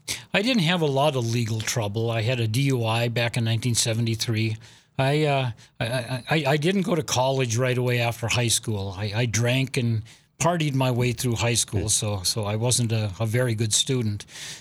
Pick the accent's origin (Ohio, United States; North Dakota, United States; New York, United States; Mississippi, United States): North Dakota, United States; Dahlen; also born or lived in Fordville; I was born in northeastern North Dakota, a little town called Fordville, North Dakota. And I grew up on a farm about 12 miles from there near a little town called Dahlin, Nort